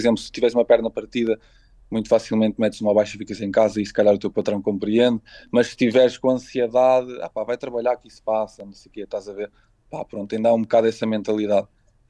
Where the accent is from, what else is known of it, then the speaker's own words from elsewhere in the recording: Lisbon, Portugal; Eu sou da Graça, eu nasci na Estefânia. Mas já o meu avô morava naquela casa, a minha avó, a minha mãe, depois o meu pai e eu. Então foi a vida toda ali na Graça.